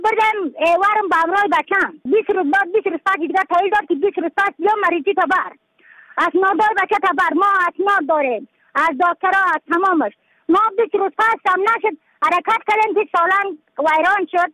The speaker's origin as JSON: {"language": "Persian", "region": "Badakhshan", "country": "Afghanistan", "said": "از بدخشان هستم، مرکز بدخشان، ولسوالی اتل پایان، قریه وین."}